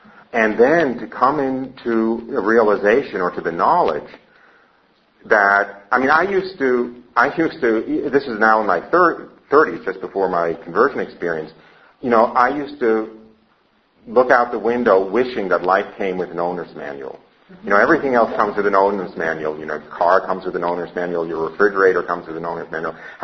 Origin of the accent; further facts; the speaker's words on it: United States; obviously I come from the United States, and my references are to the Jewish milieu in the United States